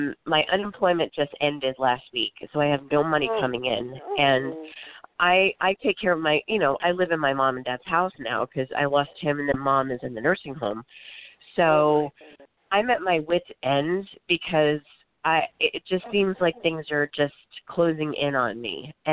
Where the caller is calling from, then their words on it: Florida, United States; I'm actually calling from Florida.